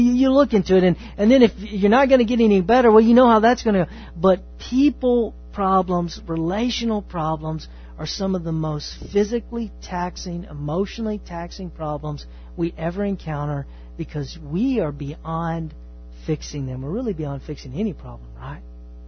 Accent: Texas, United States; I'm from East Texas.

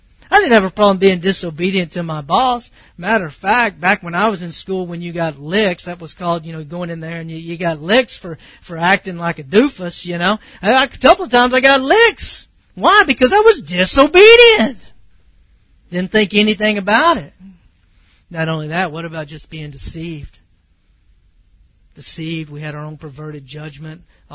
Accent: Texas, United States; I mean, I grew up in East Texas. I was not churched, and I'm thankful for that.

